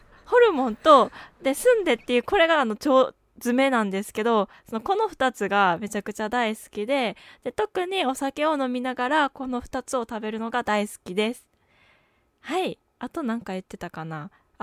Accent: Kansai, Japan; accent: Kansai dialect; 出身地っていうのは違うんですけど、関西人なんです。なのでこれからは関西弁をちょっとずつ出しながら

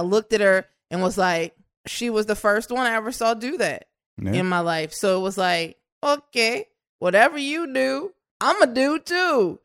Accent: New Orleans, Louisiana, United States; In the neighborhood that I grew up in New Orleans, too, like, you couldn't be too smart.

